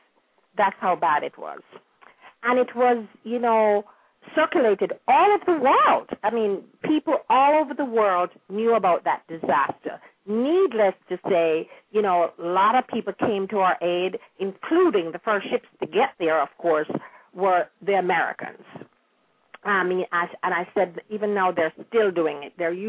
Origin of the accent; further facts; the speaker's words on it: Kingston, Jamaica; But I remember my aunts, when they used to go to parties in Kingston, you know, because I was raised in Kingston